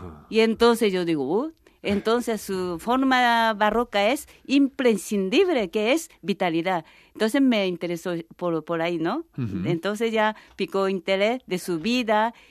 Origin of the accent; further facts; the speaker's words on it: Tokyo, Japan; Spanish is a second language; Como vengo de Tokio, y yo siempre tenía ganas de vivir una ciudad más pequeña.